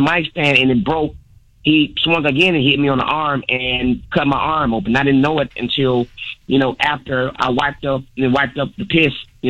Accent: Tuscaloosa, Alabama, United States; now in Atlanta, United States; I'm from Tuscaloosa, Alabama, but I live in Atlanta now.

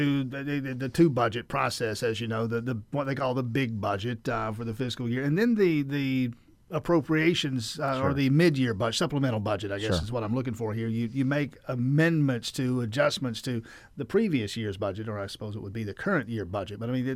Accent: Georgia, United States; I'm from South Georgia, Grady County.

